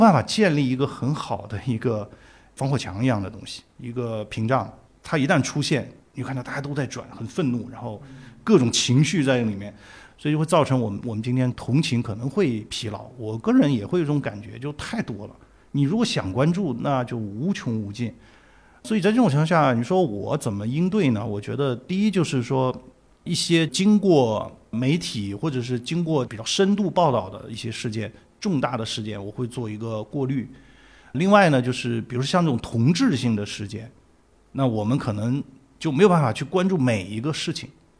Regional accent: Hanwang, Sichuan, China; 地震那个地方就是原来我生活，就是大家看的那个汉旺啊，什么学校什么都是原来我上学的地方。

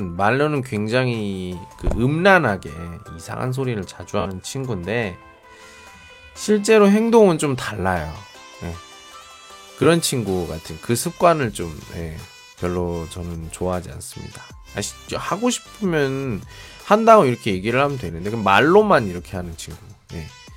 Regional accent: South Korea; now in China; 여기는 중국이고 저는 한국 사람이고

